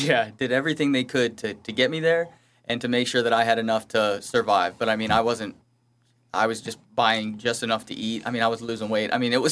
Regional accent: Pittsburgh, Pennsylvania, United States; now in Vero Beach, United States; I'm from Pittsburgh.

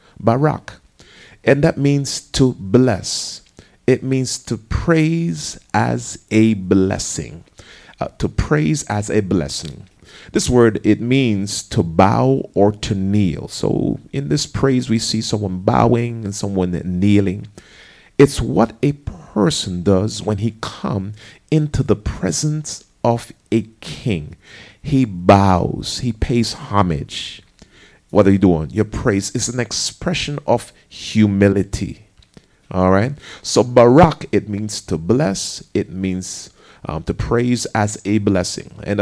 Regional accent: Jamaica; also born or lived in New Jersey, United States; Now, I grew up in Jamaica, but I also spent some time in New Jersey.

